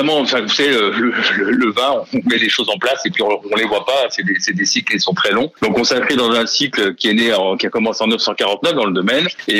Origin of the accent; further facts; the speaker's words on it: Lyon, Auvergne-Rhône-Alpes, France; Puis moi, je suis lyonnais, c'est pas très loin de Lyon.